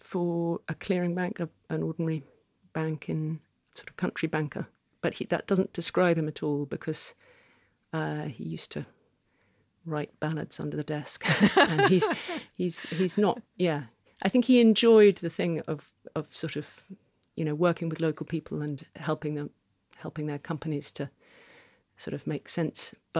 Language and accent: English; London, United Kingdom; born there; Well, I was born in London, but my parents didn't live in London.